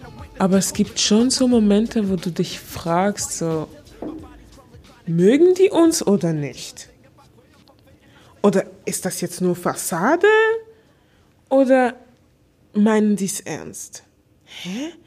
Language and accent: German; Basel, Basel-Stadt, Switzerland; accent: Basel; ich versuche jetzt meinen Basler Akzent richtig zu